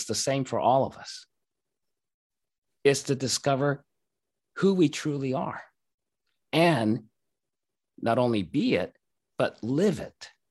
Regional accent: Japan; Of course, I grew up in Japan, you know, and everyone's very, very polite and respectful.

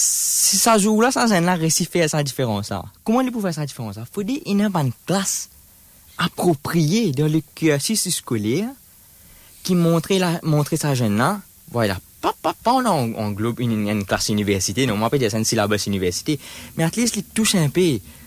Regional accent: India; French is a second language; Bon, mon écrivain dit que je viens d'India

